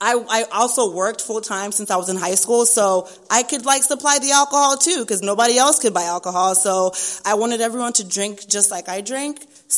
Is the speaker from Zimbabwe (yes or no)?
yes; Zimbabwe; born there; I was born in Zimbabwe to a super strict African family, obviously Zimbabwe. My father was a pastor.